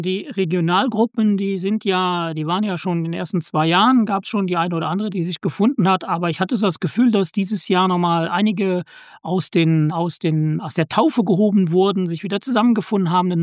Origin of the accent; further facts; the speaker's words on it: Bad Segeberg, Schleswig-Holstein, Germany; Ich komme aus Bad Segeberg.